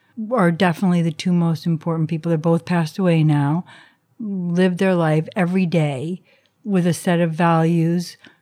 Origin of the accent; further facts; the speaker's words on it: New York City, New York, United States; also born or lived in Nyack; I grew up in New York City and then Nyack, New York.